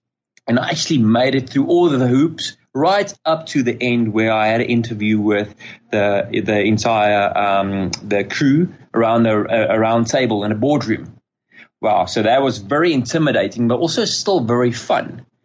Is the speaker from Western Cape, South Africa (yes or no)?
no; Centurion, Gauteng, South Africa; I'm 31 years old. I'm actually from Centurion, Gauteng, and I'm an entrepreneur.